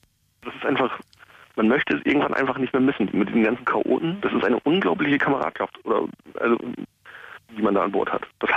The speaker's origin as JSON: {"language": "German", "town": "Papenburg", "region": "Lower Saxony", "country": "Germany", "said": "Ich bin aus Papenburg direkt."}